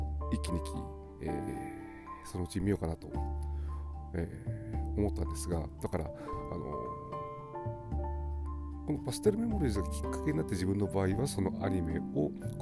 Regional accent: Nagoya, Aichi, Japan; 地元名古屋の

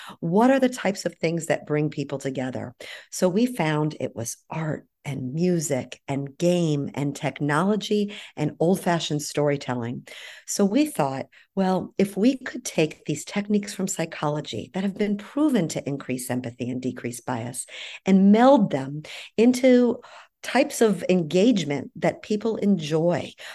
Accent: St. Louis, Missouri, United States; now in Connecticut, United States; I am the founder of Common Circles. I live in Connecticut. I grew up in St. Louis.

